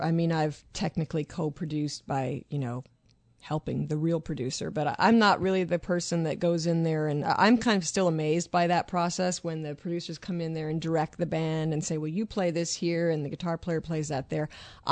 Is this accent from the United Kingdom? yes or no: no; Vancouver, British Columbia, Canada; I'm from Vancouver